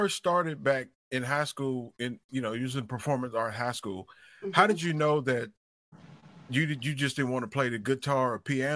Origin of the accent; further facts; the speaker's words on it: Mississippi, United States; I grew up in Southern Mississippi.